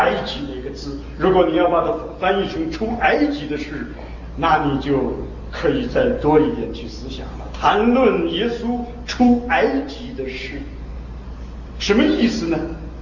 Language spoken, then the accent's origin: Chinese; China; 我们中国人做事情总是要把事情做得合乎中庸之道